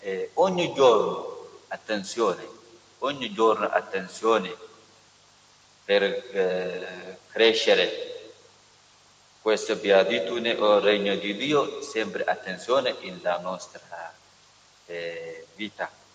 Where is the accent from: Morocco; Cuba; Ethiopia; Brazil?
Ethiopia; Italian is a second language; ricordare per la vostra preghiera per noi, il mio paese, Etiopia.